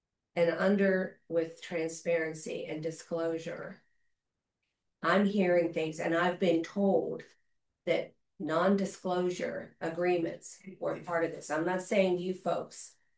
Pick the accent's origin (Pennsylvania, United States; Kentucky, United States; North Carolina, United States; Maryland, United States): Pennsylvania, United States; Ernest; I'm from Ernest. I'm born and raised here in Indiana County.